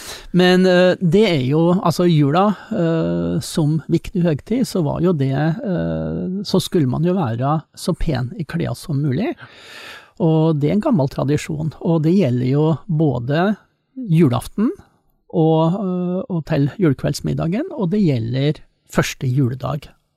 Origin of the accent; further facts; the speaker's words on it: Eastern Norway, Norway; for meg som østlending